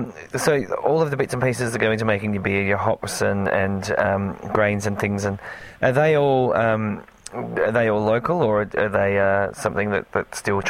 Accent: Mildura, Victoria, Australia; places like Mildura Brewery, now that's my hometown.

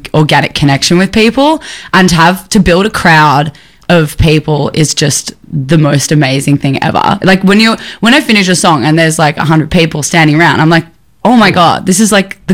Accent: Australia; I feel really bad going to different countries and as an Australian, because everyone is just so accommodating.

